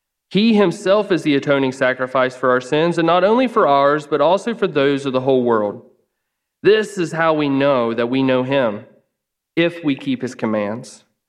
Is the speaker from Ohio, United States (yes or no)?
yes; Ohio, United States; accent: Appalachian; So if you hear the accent, yes, I'm from Ohio, and it is all Appalachia that you hear.